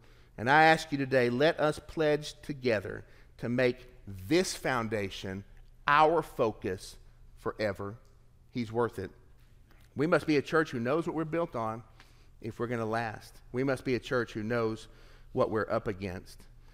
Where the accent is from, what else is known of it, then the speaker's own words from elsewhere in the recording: Tennessee, United States; I came from Tennessee, you know, and we mispronounce some words in Tennessee.